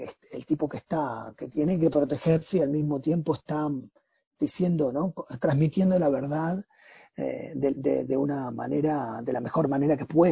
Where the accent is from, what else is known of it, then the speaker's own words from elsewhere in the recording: Argentina; now in United States; acá, bueno, soy el escritor argentino … pero si voy a Argentina, soy el escritor de Estados Unidos.